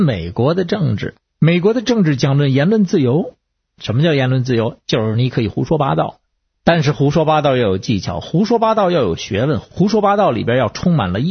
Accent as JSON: {"language": "Chinese", "region": "Beijing", "country": "China", "tie": "born or raised there", "moved": "yes", "lives_now": "Houston, United States", "said": "我小时候在北京"}